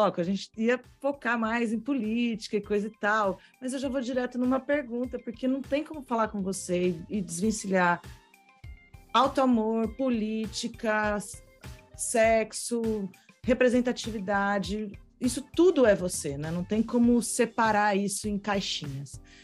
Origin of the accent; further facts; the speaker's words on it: Baixada Santista, São Paulo, Brazil; lá da Baixada Santista, de onde eu vim.